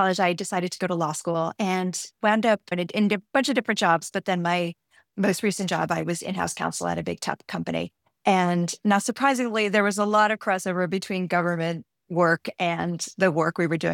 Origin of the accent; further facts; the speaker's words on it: New Jersey, United States; I'm from New Jersey and a proud New Jerseyan.